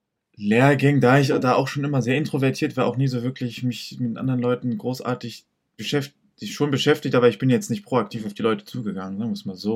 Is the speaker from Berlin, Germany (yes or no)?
yes; Zehlendorf, Berlin, Germany; Ich komme ja aus Zehlendorf.